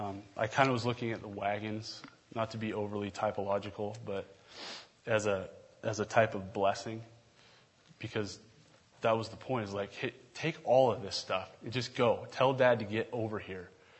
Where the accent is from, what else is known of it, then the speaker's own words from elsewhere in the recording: Warrenton, United States; born there; I mean, I was born in Warrenton.